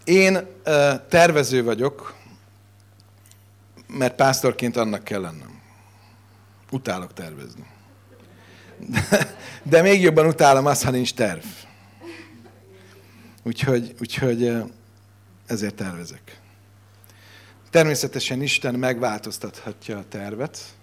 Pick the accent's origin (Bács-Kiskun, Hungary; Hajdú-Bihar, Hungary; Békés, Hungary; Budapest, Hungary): Budapest, Hungary; budapesti vagyok, ott születtem, ott nőttem föl